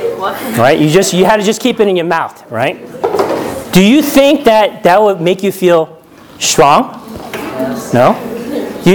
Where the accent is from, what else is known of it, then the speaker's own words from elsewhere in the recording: New York, United States; born there; I'm Korean, but I was born here in America. And not only in America, I was born in New York. So I'm a New York Korean American.